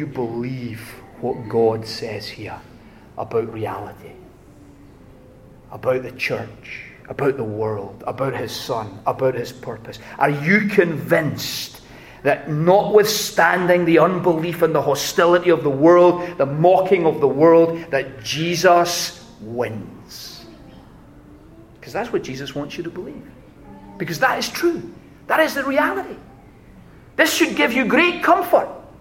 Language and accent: English; Scotland, United Kingdom; I'm a Scotsman, so...